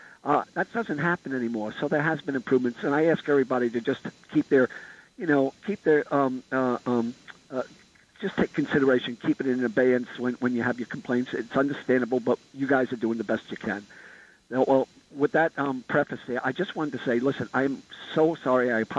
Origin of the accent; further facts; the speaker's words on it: Staten Island, New York, United States; I'm from Staten Island.